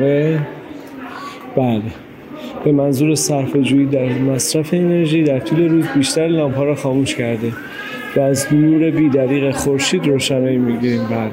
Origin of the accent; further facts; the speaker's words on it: Karaj, Alborz, Iran; تا میفهمیدن که مثلا من از کرج اومدم